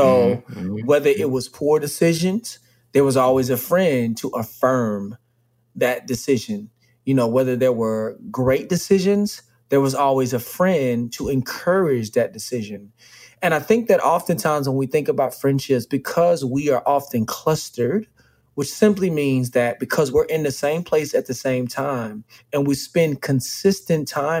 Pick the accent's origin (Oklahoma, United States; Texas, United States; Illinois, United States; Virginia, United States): Texas, United States; Dallas; I'm from Dallas, and a lot of the friends that I graduated with did not have a strong educational foundation